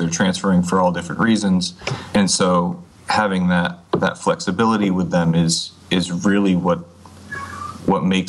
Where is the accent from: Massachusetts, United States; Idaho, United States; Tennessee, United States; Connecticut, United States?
Connecticut, United States; Hartford; As I remember growing up in Hartford, was you just didn't go there.